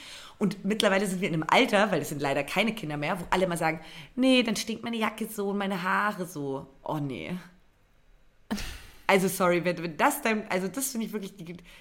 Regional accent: Brandenburg, Germany; now in Cologne, Germany; die werde ich nicht in Köln verbringen, sondern in meiner Heimat in Berlin.

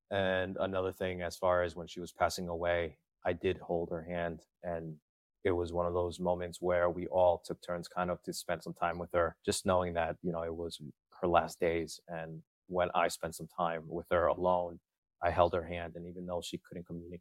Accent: Elmwood Park, New Jersey, United States; I'm from Elmwood Park, New Jersey.

